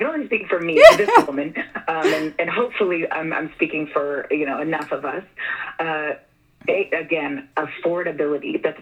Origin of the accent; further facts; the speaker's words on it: Nebraska, United States; And you know, I'm from Nebraska, so I'm a truck girl. I grew up with trucks